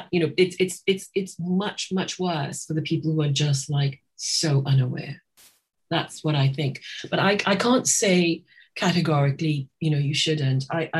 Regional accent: Trinidad & Tobago; I guess I knew that because I grew up in Trinidad.

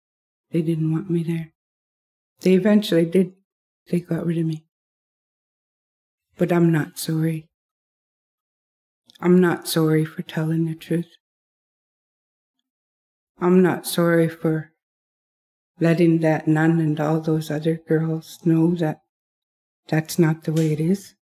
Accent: United States; I stood up in that class. And I told her, I said, I'm Indian. And I said, none of my family is dirty, lazy, or drunkards.

